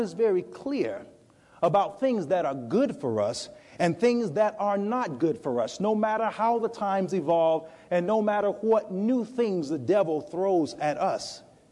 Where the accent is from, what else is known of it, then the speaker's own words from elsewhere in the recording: North Carolina, United States; Many of you know I'm from North Carolina, and their main export used to be tobacco.